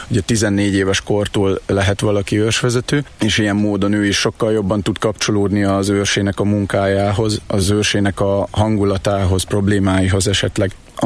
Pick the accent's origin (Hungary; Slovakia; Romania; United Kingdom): Hungary; Eger, Heves; Mi egriként a második cserkészkerülethez tartozunk, ez Heves és Borsod megyéket foglalja magába.